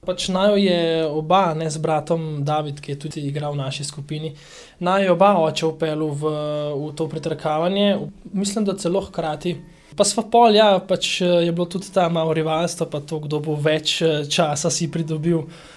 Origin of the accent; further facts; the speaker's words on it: Preserje, Central Slovenia, Slovenia; prihajam iz Preserja